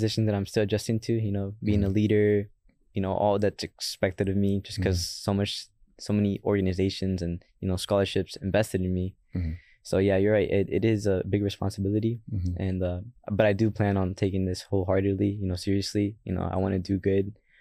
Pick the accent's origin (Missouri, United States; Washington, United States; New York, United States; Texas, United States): Texas, United States; Alief; Growing up in Alief, I was mostly inspired by my dad, just because, you know, he, where we grew up, it wasn't really a safe place, right?